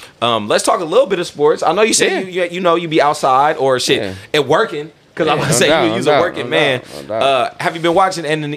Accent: Vallejo, California, United States; Nah. I'm from Vallejo.

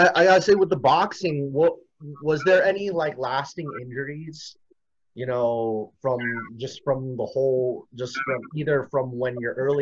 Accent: Philippines; I'm Filipino, so boxing is kind of like big in our culture

